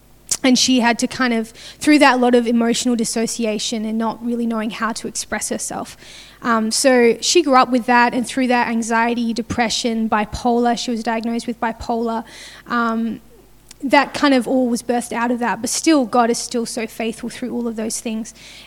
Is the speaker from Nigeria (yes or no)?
no; Perth, Western Australia, Australia; I'm from Perth, but my accent might not really sound Australian because I've been in missions for a while and the international accent.